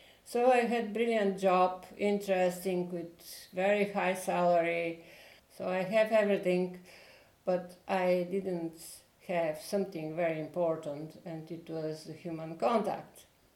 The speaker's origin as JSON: {"language": "English", "country": "Bulgaria", "tie": "born there", "second_language": "English", "said": "So I was born in Bulgaria some time ago."}